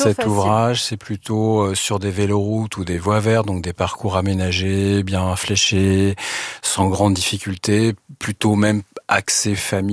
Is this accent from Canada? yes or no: no; Normandy, France; je suis normand.